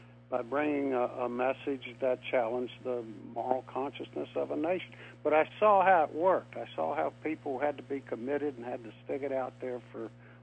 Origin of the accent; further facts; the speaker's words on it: Virginia, United States; I grew up in Tidewater, Virginia, where sort of the nation, you know, was founded, Jamestown and Williamsburg